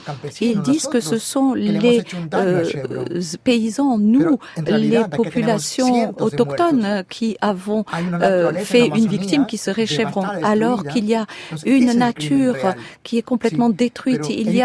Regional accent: Ecuador; French is a second language; Eh bien, c'est ça qu'ils veulent faire chez nous, en Équateur.

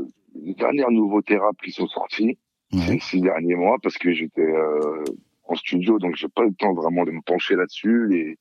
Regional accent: France; born there; je suis né en France, je suis d'origine française, mais mes parents sont d'Algérie, donc j'ai aussi des origines algériennes.

